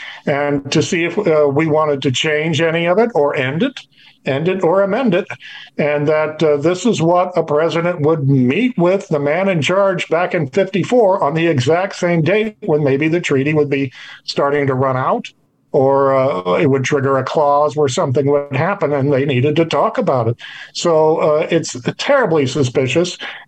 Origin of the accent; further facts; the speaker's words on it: Cape Girardeau, Missouri, United States; as reputed to have crashed in my hometown of Cape Girardeau, Missouri in April of 41.